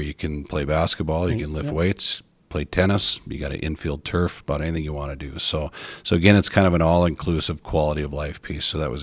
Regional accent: Williston, North Dakota, United States; moved away; I was born and raised in Williston. Moved away in the 90s because there wasn't a lot of opportunity.

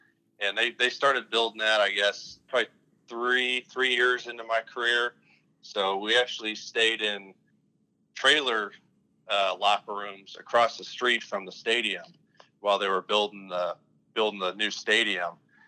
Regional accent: Cleveland, Ohio, United States; I grew up in Cleveland, Ohio, and I went to all boys Catholic high school, St. Edward

